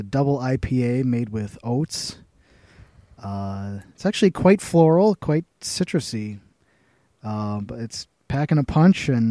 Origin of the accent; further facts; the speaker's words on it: Ireland; because I'm Irish